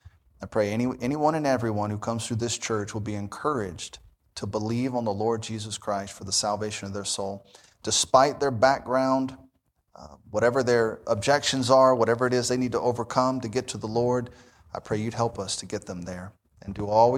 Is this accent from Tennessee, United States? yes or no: yes; Memphis, Tennessee, United States; I just assumed, I mean, I grew up in Memphis. I had two very godly great-grandmothers.